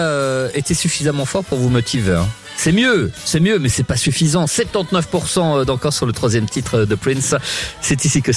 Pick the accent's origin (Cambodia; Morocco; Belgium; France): Belgium; Je pense que c'était son premier vrai succès, en tout cas chez nous en Belgique.